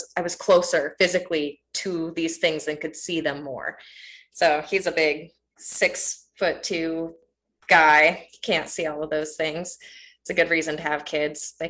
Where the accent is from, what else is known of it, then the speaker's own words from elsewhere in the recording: Oregon, United States; now in Montana, United States; I have not always been here. I grew up in Oregon, which was an awesome way to grow up.